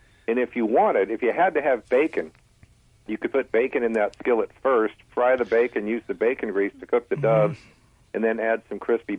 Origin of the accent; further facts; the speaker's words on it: Virginia, United States; Yeah, which normally explains everything to most people, but actually I was born and raised in Virginia. We had a place in Myrtle Beach for 35 years.